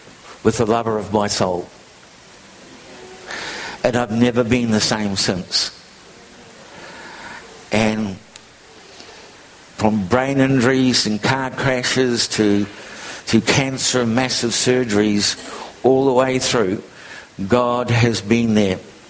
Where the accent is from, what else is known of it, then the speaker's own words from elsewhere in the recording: Matamata, Waikato, New Zealand; I grew up in Matamata, went to school in Matamata, went away for half a century, 50 years, came back and retired